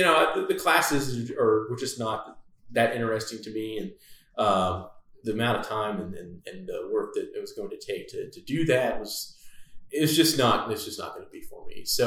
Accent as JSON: {"language": "English", "town": "Amarillo", "region": "Texas", "country": "United States", "said": "So I am from Amarillo, Texas. Proud to be from West Texas. It was a great place to grow up."}